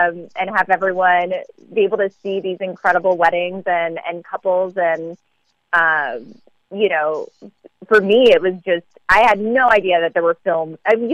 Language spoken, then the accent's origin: English; New Jersey, United States; also born or lived in Philadelphia; I was born in Philly, raised in South Jersey, so my answer is how could I not?